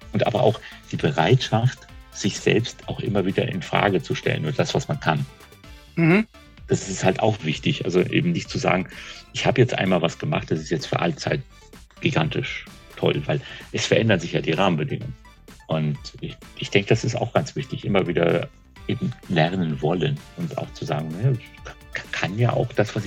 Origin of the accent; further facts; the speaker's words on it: North Rhine-Westphalia, Germany; born there; Ich bin im Siegerland geboren, kann man mal googeln. Das ist ein ganz kleiner Teil von Nordrhein-Westfalen.